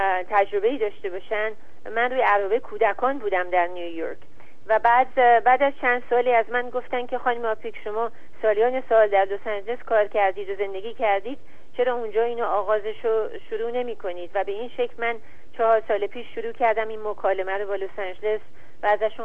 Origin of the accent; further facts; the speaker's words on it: Iran; به عنوان یک ایرانی برای من و هموطنانم وجود داره